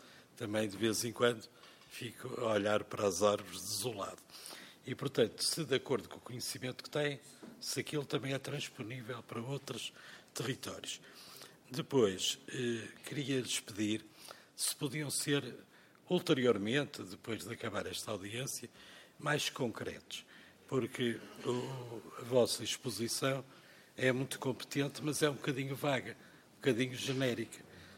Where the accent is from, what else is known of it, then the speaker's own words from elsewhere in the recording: Peso da Régua, Norte, Portugal; desde logo por sermos vizinhos, sou de Peso da Régua, e por também ser produtor de maçã.